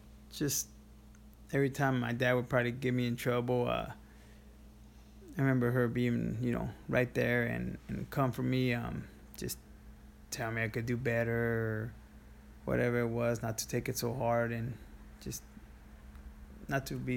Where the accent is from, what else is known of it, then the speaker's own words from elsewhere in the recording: Chula Vista, California, United States; Well, I grew up in Chula Vista, off of Telegraph Canyon. I still remember that house.